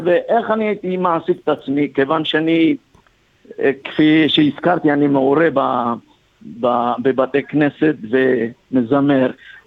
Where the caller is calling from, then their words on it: Melbourne, Victoria, Australia; אני ממלבורן.